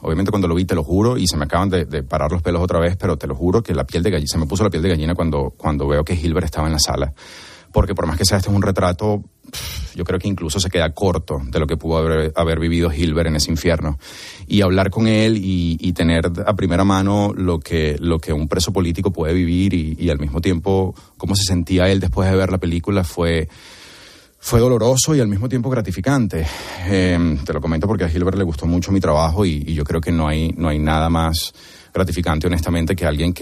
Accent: Venezuela; moved away; Porque yo siento que, como muchos venezolanos, como bien dices tú, 7.7 millones de los que ya no estamos, tenemos esa culpa

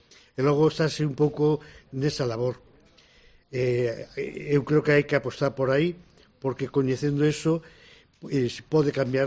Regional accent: Marín, Galicia, Spain; Bueno, son de Marín. Nací en Loira, na praia de Loira.

